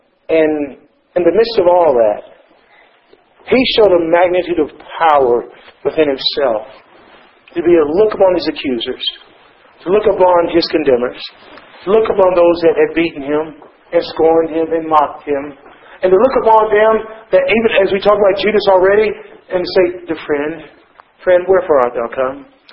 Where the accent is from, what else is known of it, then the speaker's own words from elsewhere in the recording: United States; Like I'm from the United States.